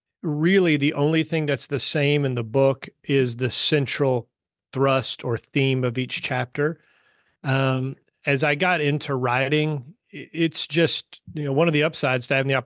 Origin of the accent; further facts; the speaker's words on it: Texas, United States; So as a Texan, I'd been saying Brazos.